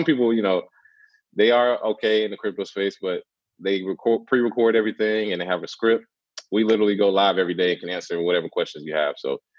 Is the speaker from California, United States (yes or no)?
no; Charlotte, North Carolina, United States; Oh, yeah. The good old Carolinas. Yep. From Charlotte.